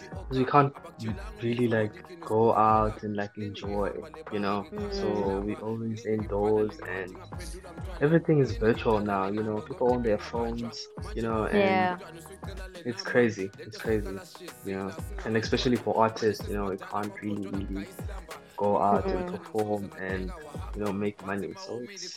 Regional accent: Barberton, Mpumalanga, South Africa; I'm 23 years old. Mm-hmm. I was born and raised in Barberton, Mpumalanga

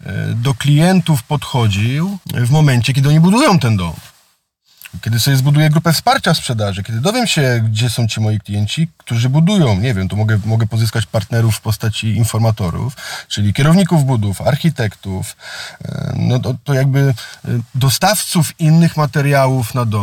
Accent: Pomeranian Voivodeship, Poland; bo to ja jestem spod Gdańska, a samochód odbierałem w Warszawie.

